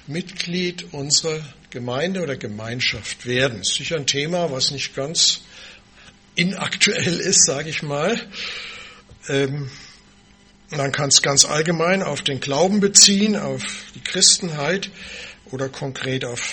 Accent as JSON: {"language": "German", "town": "Munich", "region": "Bavaria", "country": "Germany", "tie": "born there", "said": "wer mich noch nicht kennt, geboren in München, aufgewachsen und gelebt meist woanders und jetzt wieder da."}